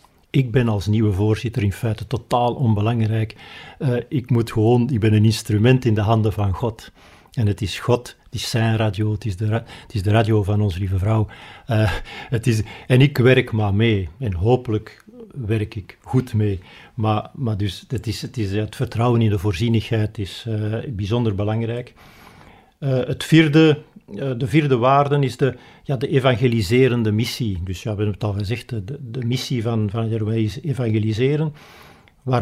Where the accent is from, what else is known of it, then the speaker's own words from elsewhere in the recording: Belgium; omdat ik uit België kom.